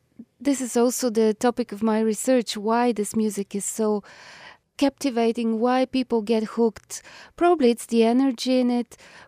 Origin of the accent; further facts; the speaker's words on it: Austria; And for the Bulgarians, I came from Austria, which is in the West.